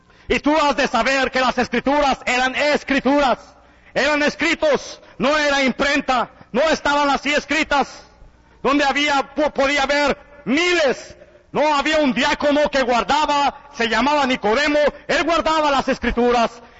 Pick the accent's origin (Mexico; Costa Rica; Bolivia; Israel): Mexico; qué vergüenza para mí como mexicano, qué vergüenza para mí como habla hispano, como hombre que recibió la palabra de Dios en español